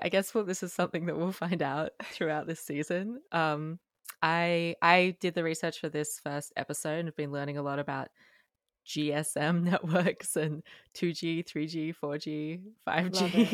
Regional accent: Australia; now in United States; because I'm from Australia and I live in the States, I had to really change the way that I talk about things

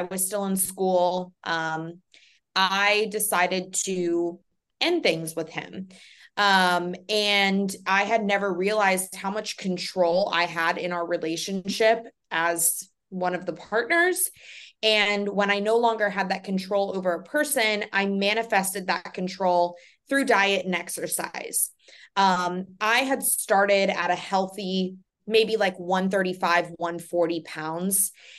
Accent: Orlando, Florida, United States; So I grew up here in Orlando, and I was a ballet dancer

